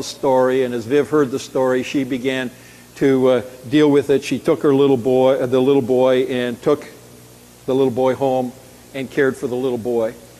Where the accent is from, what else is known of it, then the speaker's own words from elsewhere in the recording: Vancouver, British Columbia, Canada; I'm back home growing up in Vancouver.